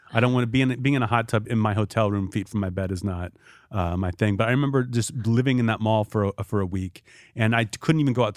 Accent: Pittsburgh, Pennsylvania, United States; Pittsburgh.

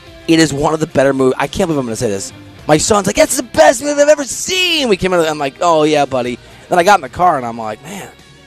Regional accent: Iowa, United States; also born or lived in Chicago suburbs; I'm from Iowa. There's a shore of the Mississippi River. We had a lot of ponds I used to fish at.

